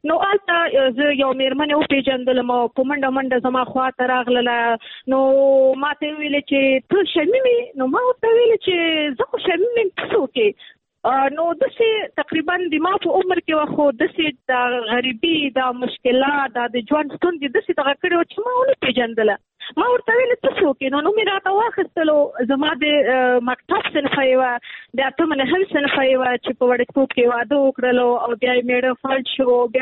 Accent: Nangarhar, Afghanistan; ما مخکې کابل کې کار کوو، بیا ما خپل اساسي هدف چونکی زه د ننګرهار یم

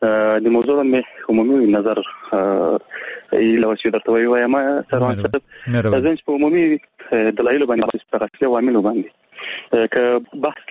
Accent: Paktika, Afghanistan; زه د پکتیکا یم

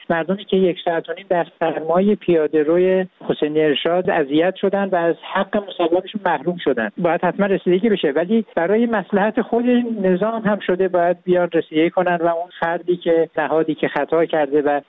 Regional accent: Iran; من الان به عنوان یک ایرانی واقعا شرمنده ام که چرا حکومت کشورم این جور مسئله رو

